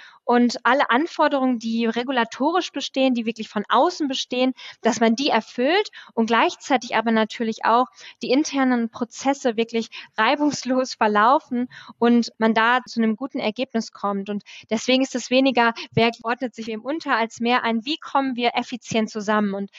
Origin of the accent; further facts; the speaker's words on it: Rhineland, Germany; als Rheinländerin